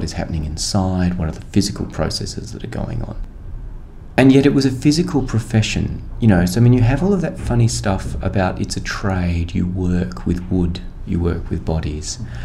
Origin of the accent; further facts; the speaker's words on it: Australia; as an Australian